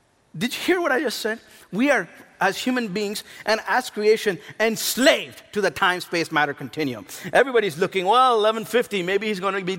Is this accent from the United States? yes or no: no; India; my beautiful wife, who is obviously from America, and I am Indian, if you didn't know already.